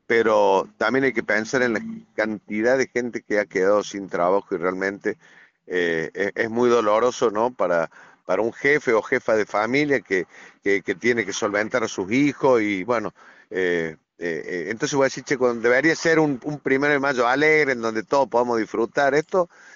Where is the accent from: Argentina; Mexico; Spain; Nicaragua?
Argentina; nos terminan preocupando como argentinos, pues decir, che, ¿a dónde estamos parados?